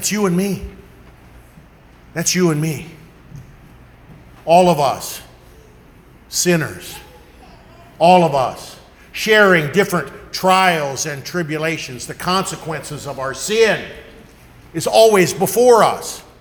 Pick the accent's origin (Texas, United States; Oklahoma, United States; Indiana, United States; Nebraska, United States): Nebraska, United States; I'm born and raised in Nebraska. Go Big Red bleeds through my veins.